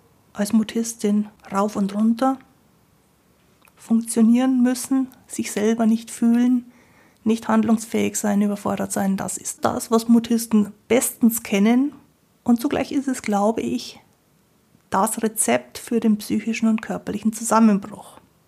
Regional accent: Bavaria, Germany; Ich bin ja aus Bayern, bei uns sagt man Grüß Gott.

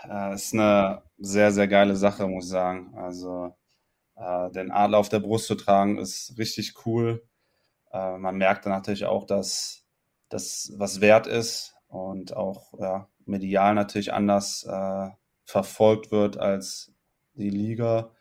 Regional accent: Cologne, North Rhine-Westphalia, Germany; als Kölner in Köln zu spielen

